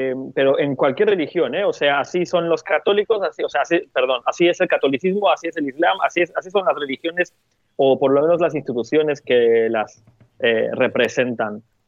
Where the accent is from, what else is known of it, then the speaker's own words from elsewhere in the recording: Turkey; Yo soy de Turquía. En Turquía siempre ha sido un país donde se bebe, se consume mucho alcohol, hay mucha fiesta